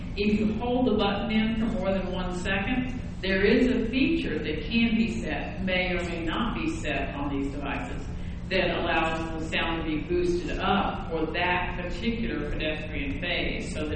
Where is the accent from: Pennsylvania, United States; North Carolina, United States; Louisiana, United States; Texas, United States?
North Carolina, United States; And I have to leave that to somebody from New York because I'm from North Carolina.